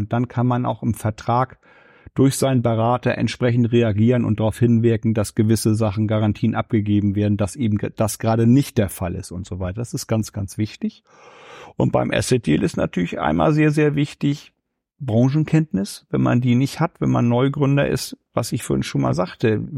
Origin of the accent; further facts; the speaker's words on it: Northern Germany, Germany; Auch wenn ich immer noch mal nach Flensburg fahre und Sie auch hören an meiner Stimme, dass ich Norddeutscher bin, ist das Besondere an Nordhessen für mich, dass es meine Heimat geworden ist.